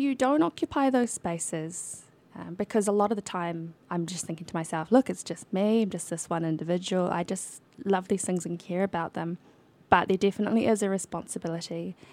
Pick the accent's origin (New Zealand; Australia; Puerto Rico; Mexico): New Zealand; now in United States; because I'm from New Zealand anyway, just really loved the outdoors.